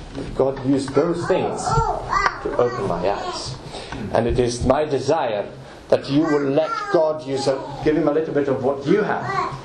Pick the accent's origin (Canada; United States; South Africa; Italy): Italy; Novi; Jesus would walk from the town where I come from Novi in Italy.